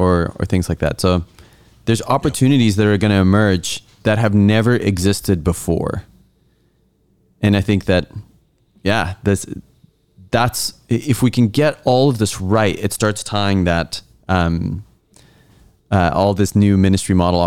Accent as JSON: {"language": "English", "country": "South Africa", "tie": "born or raised there", "moved": "yes", "said": "Because I was born and raised in South Africa."}